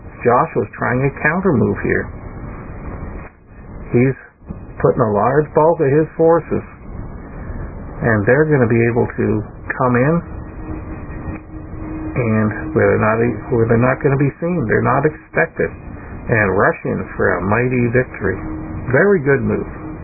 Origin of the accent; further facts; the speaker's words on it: Canada; I can say that as a Canadian, that the state of the country changed in 1759